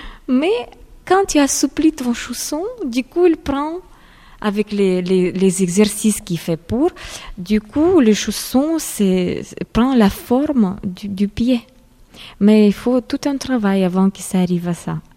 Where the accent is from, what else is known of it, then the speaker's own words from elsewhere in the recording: Ukraine; Je viens d'Ukraine, alors là-bas, les chaussons de pointe, c'était.